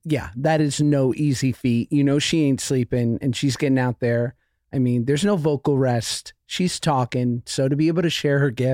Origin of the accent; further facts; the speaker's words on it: New York, United States; There were so many moments in my life growing up in New York where fat camp was threatened